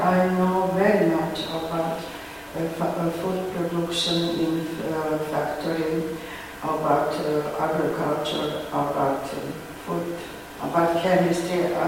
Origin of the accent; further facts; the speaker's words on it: Zagreb, City of Zagreb, Croatia; born there; English is a second language; I was born in city in Zagreb, but I don't know nothing about gardening.